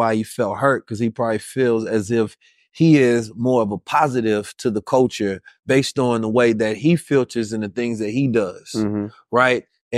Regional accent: Oakland, California, United States; I'm from Oakland. You feel mm-hmm. me? Mm-hmm. You feel me? And the side of me that's not from Oakland is from St. Louis, and that's even worse.

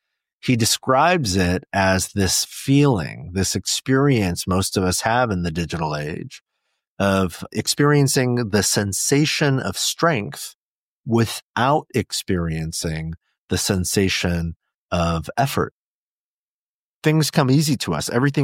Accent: California, United States; first language Korean; English is a second language; also born or lived in Incheon, South Korea; I grew up in California, but I was not born here. I was born in South Korea in a city called Incheon, South Korea. I lived there for the first 4 years of my life before my mother and I moved to the U.S.

